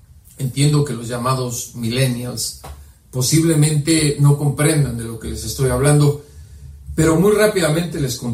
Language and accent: Spanish; Mexico; nuestra vida como mexicanos. Soy un tipo viejo